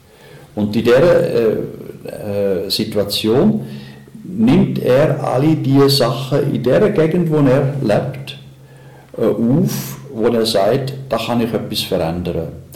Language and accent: German; Aargau, Switzerland; Also ich bin ein Aargauer. Ich bin selber ein Spatberufener.